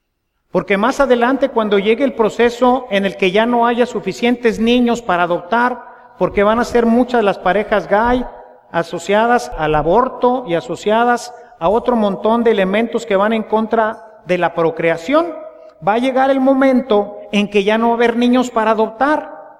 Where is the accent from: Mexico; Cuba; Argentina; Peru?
Mexico; Somos mexicanos gobernados por nuestros representantes que nosotros hemos escogido